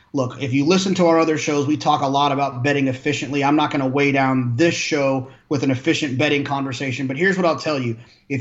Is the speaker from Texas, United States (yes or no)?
yes; Texas, United States; I grew up in Texas